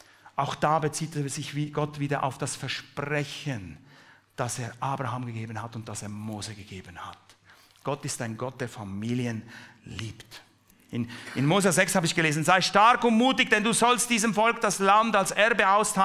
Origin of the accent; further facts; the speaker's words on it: Switzerland; Ich bin ein Schweizer und lebe mein ganzes Leben in der Schweiz.